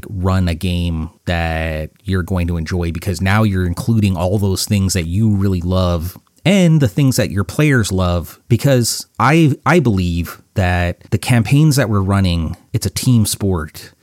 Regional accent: Winnipeg, Manitoba, Canada; Also, Canadian, lived in Winnipeg, my hometown. Whoop whoop for that.

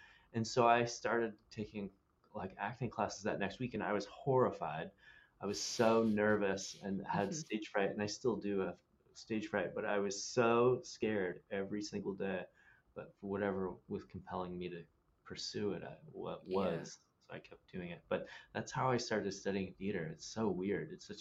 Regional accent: Columbus, Ohio, United States; I grew up in Columbus, which is kind of a college town for OSU, even though it's a city.

